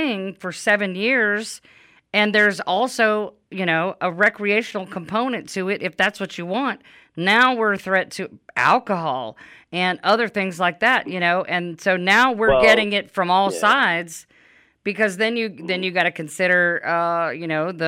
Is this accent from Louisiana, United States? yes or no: yes; Louisiana, United States; Now, Louisiana is my home state